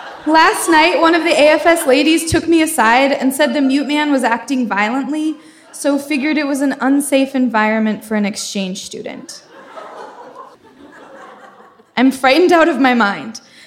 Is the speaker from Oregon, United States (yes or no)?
yes; Corvallis, Oregon, United States; I grew up in Corvallis, Oregon. Which is consistently voted one of the safest, best, greenest cities in the U.S.